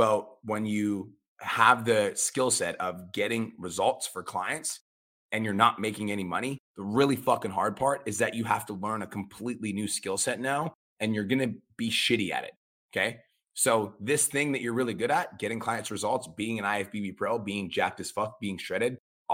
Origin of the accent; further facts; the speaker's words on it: Calgary, Alberta, Canada; there were trainers where I grew up in Calgary, it was really competitive.